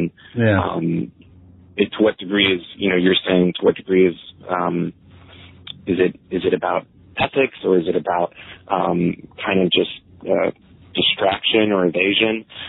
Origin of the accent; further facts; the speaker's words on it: South Brunswick, New Jersey, United States; also born or lived in Staten Island; Born, but not raised. In Staten Island, but I grew up in New Jersey.